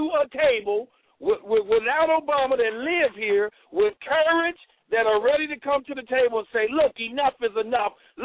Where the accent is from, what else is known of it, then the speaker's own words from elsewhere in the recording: Chicago, Illinois, United States; you know, I'm from Chicago, born and raised